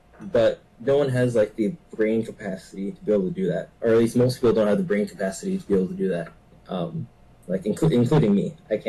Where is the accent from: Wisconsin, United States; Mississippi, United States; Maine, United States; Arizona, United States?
Wisconsin, United States; also born or lived in Cameroon; I'm originally from Cameroon, but I moved to Wisconsin when I was 1.5. I went to Oak Creek High School